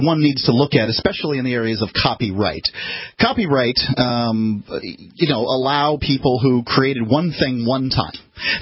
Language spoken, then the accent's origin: English; Sarasota, Florida, United States; We're from Sarasota, Florida, and there's a surprising amount of retired rock stars that live in Sarasota, Florida.